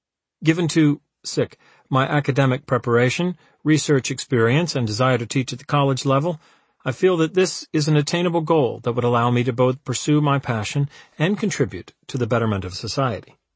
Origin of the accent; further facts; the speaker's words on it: Orange, New Jersey, United States; I realized that growing up in Orange, New Jersey was not the worst starting point imaginable.